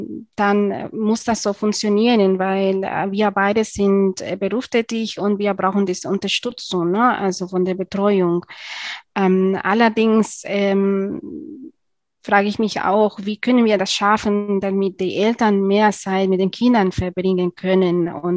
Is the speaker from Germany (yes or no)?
no; León, Nicaragua; Wir unterstützen einen Kindergarten in meinem Heimatstadt in León, in Nicaragua.